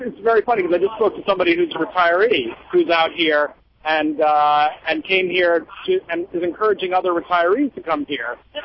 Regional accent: Pennsylvania, United States; Well, I'm from Central Pennsylvania, and I felt it was necessary to come to support what's happening here.

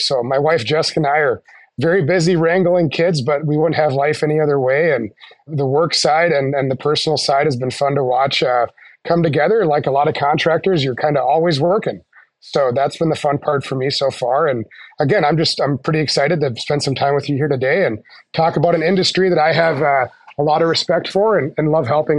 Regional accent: Moorhead, Minnesota, United States; I grew up in Minnesota. I'm born and raised. I grew up in Moorhead, Minnesota. I was a spud, you know, grew up.

